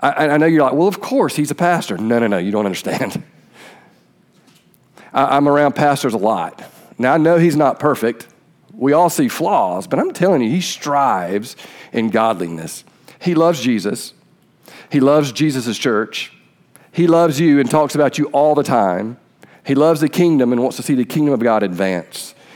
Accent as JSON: {"language": "English", "region": "Georgia", "country": "United States", "said": "I know that you're very surprised with my accent that I'm from Georgia, but that is where we are."}